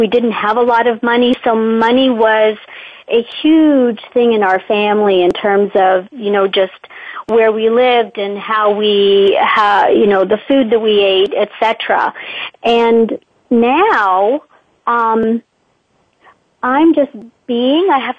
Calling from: Oakville, Ontario, Canada; I am calling you from Oakville, Ontario, Canada.

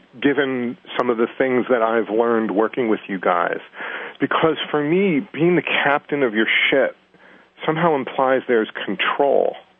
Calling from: Boston, Massachusetts, United States; I'm calling from Boston, where it is cold and rainy

